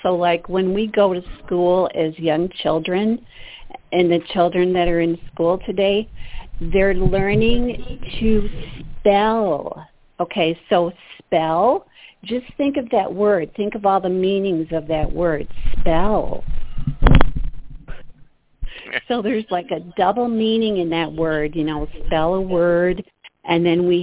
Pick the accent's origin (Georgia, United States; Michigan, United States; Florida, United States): Michigan, United States; I'm from Michigan.